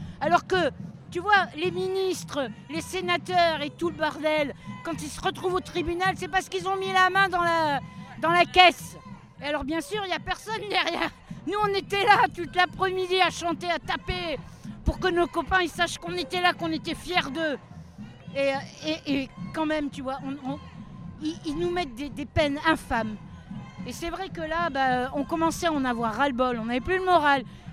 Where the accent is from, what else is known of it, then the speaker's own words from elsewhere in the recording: Briançon, Provence-Alpes-Côte d'Azur, France; on vient de Briançon nous.